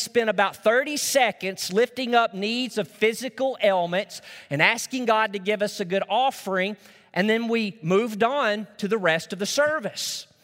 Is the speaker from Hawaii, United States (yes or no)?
no; Arkansas, United States; In the church that I grew up in Northeast Arkansas, we honestly, as a church, looking back, I can say this, we fell short of being this kind of a praying church.